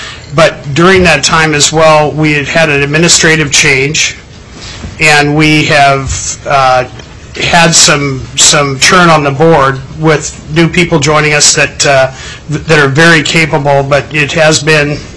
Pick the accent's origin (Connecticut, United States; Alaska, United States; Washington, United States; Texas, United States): Alaska, United States; Fairbanks; now in Palmer, United States; I was born and raised in Fairbanks. I currently reside in Palmer.